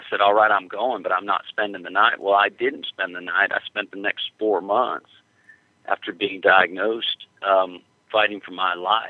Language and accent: English; the South, United States; accent: Southern; And I said something and with my Southern accent.